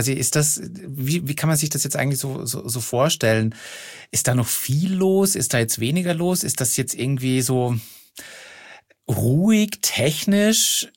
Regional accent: Austria; ich komme aus Österreich.

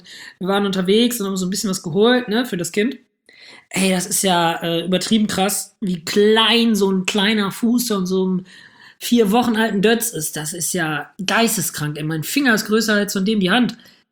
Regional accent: Hamm, North Rhine-Westphalia, Germany; Ich komme ja aus Hamm. Müsst ihr nicht kennen. Kennt ihr wahrscheinlich schon durch den Bahnhof.

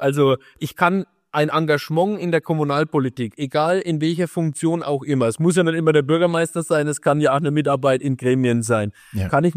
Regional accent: Hellingen, Thuringia, Germany; Also zunächst mal ist es meine Heimat. Ich komme aus dem Nachbarort, aus Hellingen, bin dort aufgewachsen, habe im Prinzip noch nie woanders gewohnt. Ich bin zum Studium gependelt nach Bamberg, habe mein Leben also hier verbracht. Es ist wirklich meine Herzensheimat auch.

